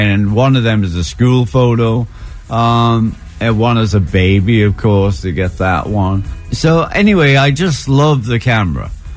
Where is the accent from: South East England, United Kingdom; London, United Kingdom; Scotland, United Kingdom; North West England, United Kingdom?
North West England, United Kingdom; Liverpool; I'm a guy from Liverpool. You know, we came out of Liverpool